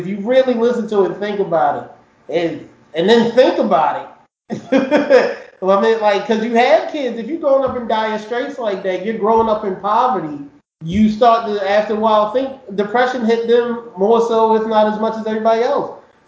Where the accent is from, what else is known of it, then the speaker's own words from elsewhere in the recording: Baltimore, Maryland, United States; because like where I was raised in Baltimore is not where the shit like that goes down, you know what I mean? My parents moved us away from that, but I'm still up here.